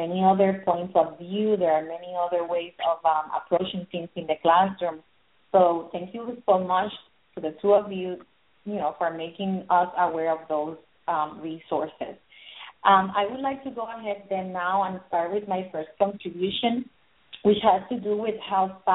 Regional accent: Puerto Rico; I grew up in Puerto Rico listening to … to bands like

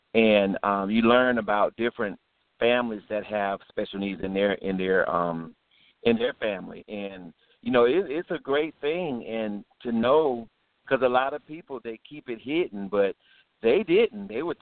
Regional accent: Jupiter, Florida, United States; now in Atlanta, United States; Yes, yes. I live in Atlanta now. I'm originally from Florida, Jupiter, Florida, home of Burt Reynolds. I'm from Jupiter, Florida.

